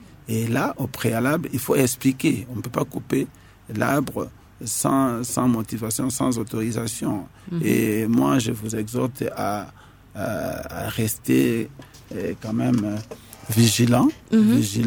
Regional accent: Kinshasa, DR Congo; Nous avons des coordinateurs de districts ici chez nous, à Kinshasa, nous en avons quatre.

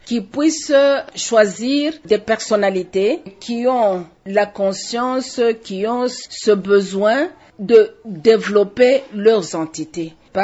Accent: Mbuji-Mayi, Kasaï-Oriental, DR Congo; On l'a vu ici chez nous en Mbujimayi.

